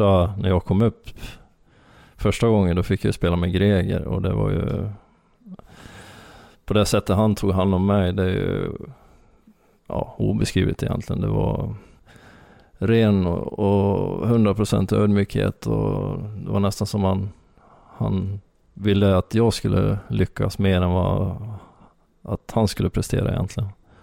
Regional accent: Ludvika, Dalarna County, Sweden; jag kommer ju från Ludvika och började min hockey där.

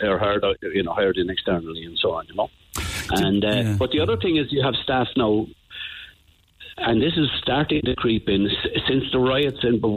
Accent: Ireland; I think, Neil, as an Irishman, and you're a fellow Irishman as well, I was a bit disappointed to be Irish those few days now

